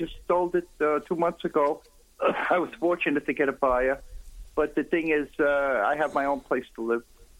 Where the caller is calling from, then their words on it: New York City, New York, United States; New York City.